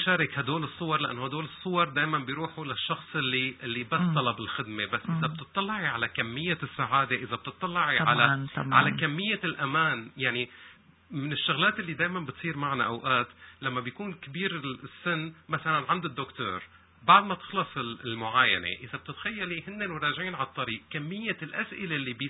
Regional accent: Aleppo, Aleppo Governorate, Syria; مبدئيا لأنه أنا حلبي

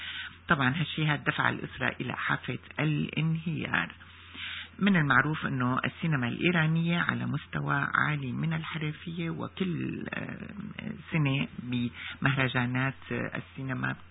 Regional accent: Damascus, Damascus Governorate, Syria; أنا كمان من دمشق.

